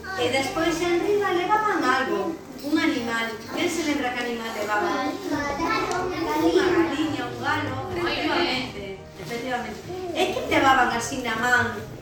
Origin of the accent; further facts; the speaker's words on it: Viana do Bolo, Galicia, Spain; No meu pobo en Viana do Bolo chamábanselle mascaretas.